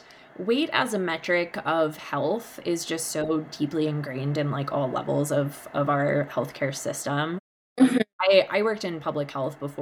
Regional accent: East Coast, United States; but I ended up moving out to Colorado. I grew up on the East Coast.

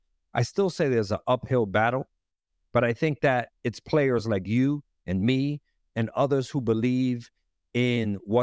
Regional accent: New York, United States; I feel that growing up in Harlem and Washington Heights, I've seen enough to know enough

